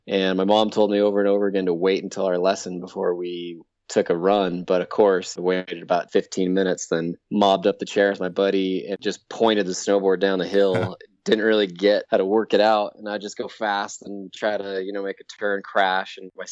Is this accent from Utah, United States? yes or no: yes; Salt Lake City, Utah, United States; Yeah, I grew up mean streets of Salt Lake. Skiing wasn't even really on my radar.